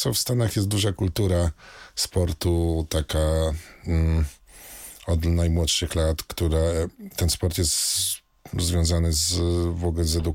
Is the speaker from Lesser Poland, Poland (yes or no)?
no; Warsaw, Masovian Voivodeship, Poland; jestem z Warszawy, stąd miłość do Legii